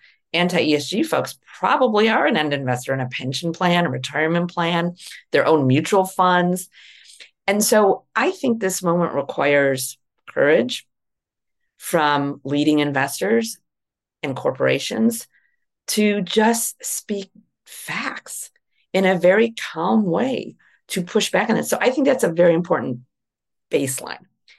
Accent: Illinois, United States; And I grew up outside Chicago.

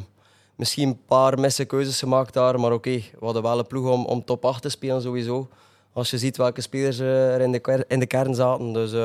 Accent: Kortrijk, West Flanders, Belgium; born there; En ja, het is mijn geboortestad. En ja, ik was dolgelukkig om naar Kortrijk te gaan.

